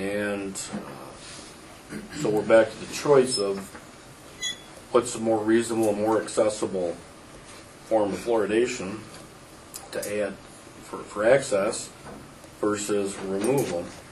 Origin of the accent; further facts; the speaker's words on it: Grand Rapids, Michigan, United States; I grew up in Grand Rapids.